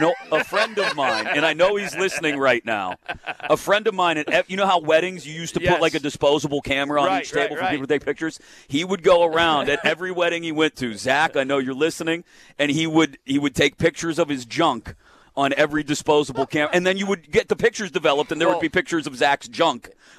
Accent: Baldwin, Pennsylvania, United States; that was the spot for us growing up in Baldwin.

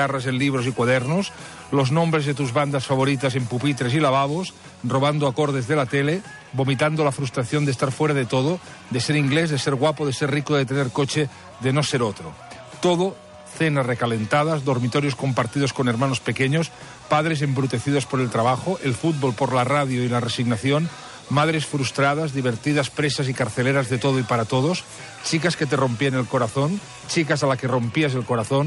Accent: Barcelona, Catalonia, Spain; els que som d'Horta

